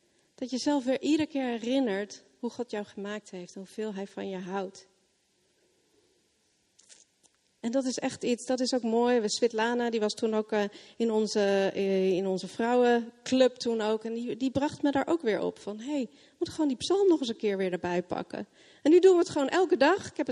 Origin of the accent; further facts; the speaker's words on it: Switzerland; terugkijken naar het dorp waar ik opgegroeid ben in Zwitserland.